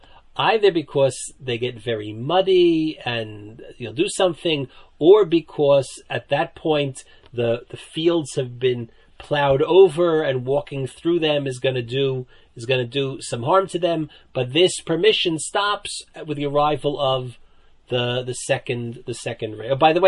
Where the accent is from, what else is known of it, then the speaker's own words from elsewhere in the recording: New Jersey, United States; at least where I grew up in New Jersey, the lawn, the front lawn, went out to the street.